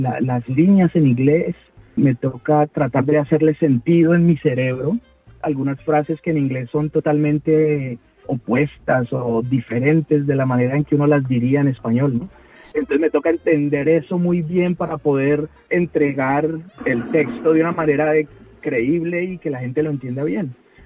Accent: Colombia; now in Australia; En mi caso, soy colombiano, pero ahora vivo en Australia, entonces ahora soy australiano, pero yo no dejo de ser colombiano, mi cabeza está allá. De pronto quiero irme a Colombia, pero ya mis raíces están en Australia.

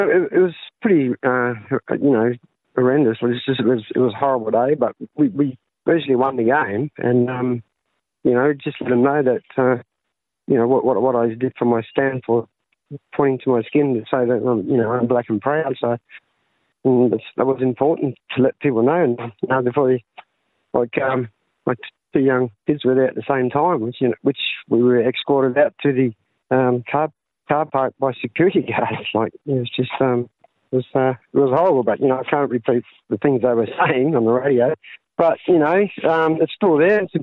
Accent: Pingelly, Western Australia, Australia; born there; Down south of West Australia, a place called Pinjelly. My mum was born a bit further away towards Kalgoorlie Way, Calabarran, so I was born there. So we're Noongars.

